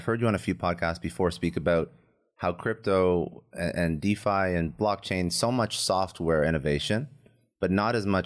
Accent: Canada; now in Florida, United States; I have TD, I'm Canadian.

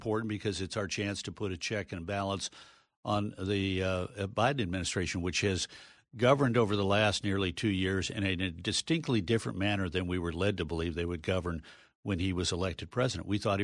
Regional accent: Texas, United States; My home state of Texas, it's routine that Republicans get 35% or 40% of the Hispanic vote.

